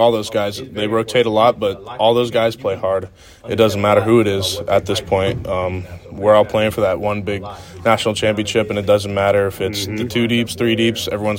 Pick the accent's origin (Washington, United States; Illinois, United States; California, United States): Washington, United States; Seattle; It means a lot for my hometown, the city of Seattle